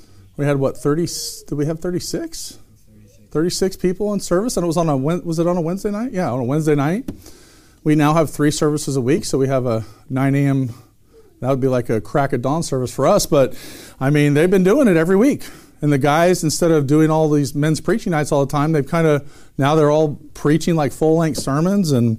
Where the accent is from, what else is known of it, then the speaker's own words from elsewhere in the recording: Portland, United States; People are like, Detroit soul winning? Like, where are you from? Like, Portland.